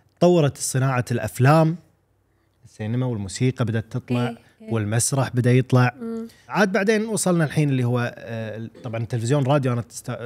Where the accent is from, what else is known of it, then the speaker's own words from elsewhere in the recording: Kuwait; حتى لهجتنا إحنا يعني بالكويت ما نعرفت إلا من أعمالنا